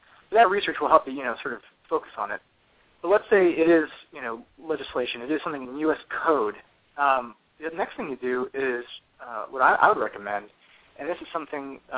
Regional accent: Bethlehem, Pennsylvania, United States; My town in Washington, and I'm a kid from Bethlehem, Pennsylvania. I did not come from some sort of scion family of Washington.

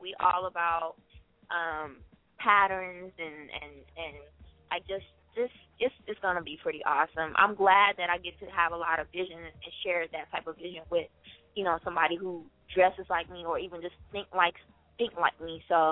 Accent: Louisiana, United States; You can call me mixed, you can call me any of that, but I was raised in Louisiana.

